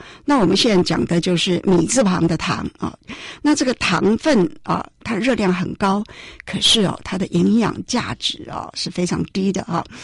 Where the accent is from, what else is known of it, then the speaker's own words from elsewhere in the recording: Taiwan; 我们不只是对我们台湾人呐